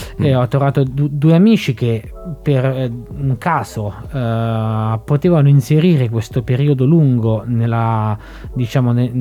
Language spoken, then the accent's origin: Italian; Ascoli Piceno, Marche, Italy; io sono di Ascoli